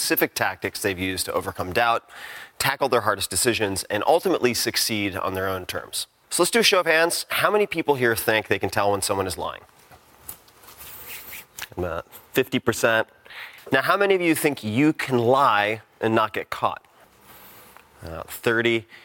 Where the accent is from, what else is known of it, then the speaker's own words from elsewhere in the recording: New York, United States; You know, this is I'm from Long Island. It might come out on my part.